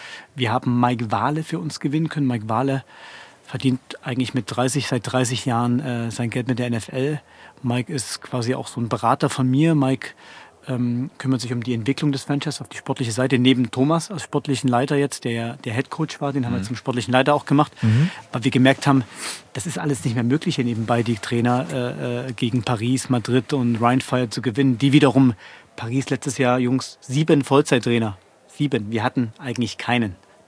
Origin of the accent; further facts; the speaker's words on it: Leipzig, Saxony, Germany; ich komme aus Leipzig